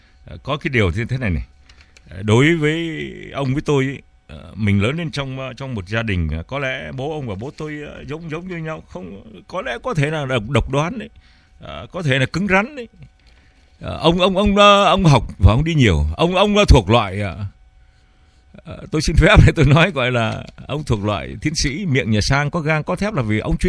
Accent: Southern Vietnam, Vietnam; Tôi là người Bắc Kỳ nhưng mà tôi sống trong Việt Nam, tôi lớn lên trong Việt Nam từ năm 1954, lúc đó tôi còn trẻ thôi.

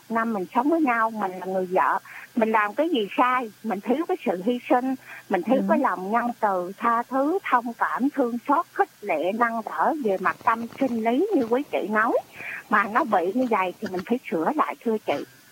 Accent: Mekong Delta, Vietnam; em cha mẹ em là người miền Trung mà đi vào miền Nam sinh sống, sanh trưởng em ở trong miền Tây.

